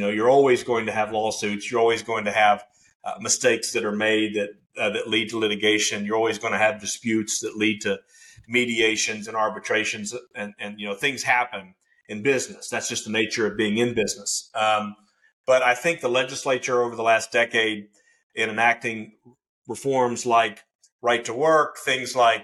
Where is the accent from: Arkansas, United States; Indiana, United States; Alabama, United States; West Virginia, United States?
West Virginia, United States; Fairmont; I grew up in Fairmont, went to undergraduate school and studied political science and economics before going to law school at WVU.